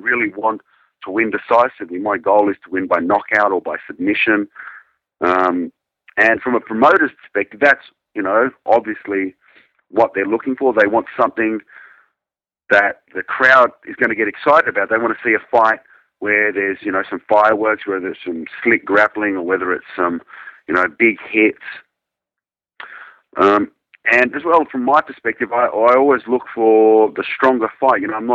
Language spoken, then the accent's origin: English; Australia; being an Australian company and myself being Australian